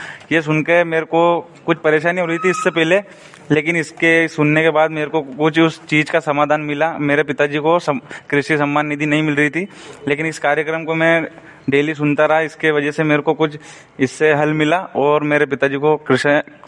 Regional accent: Gilchipur, India; मैं गिलचीपुर से बिलोंग करता हूँ।

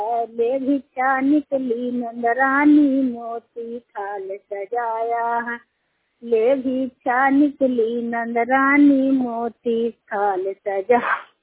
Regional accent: Bihar, India; बिहार राज्य नालंदा जिला की रहने वाली हूँ, ग्राम छोटी अमर पोस्ट गोसाईमठ थाना हरनौत बिहार के निवासी हूँ

